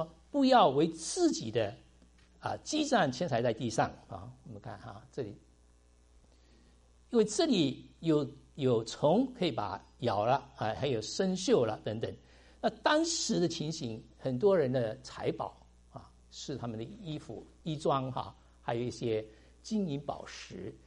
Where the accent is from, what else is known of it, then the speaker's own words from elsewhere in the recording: China; 我们中国人很会省钱啊，省越多越好，越多越觉得安全感